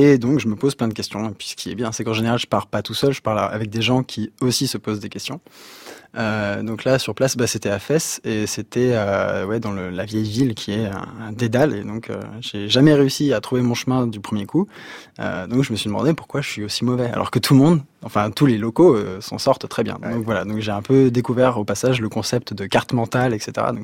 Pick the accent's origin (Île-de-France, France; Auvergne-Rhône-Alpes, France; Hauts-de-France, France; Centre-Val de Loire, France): Auvergne-Rhône-Alpes, France; Sury-le-Comtal; on a grandi à Sury-le-Comtal dans la Loire